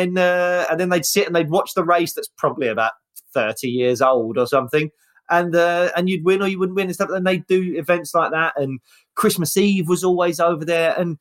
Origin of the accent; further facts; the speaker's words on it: Peckham, London, United Kingdom; Yeah, so it's technically it's Peckham, and that's where the council estate was.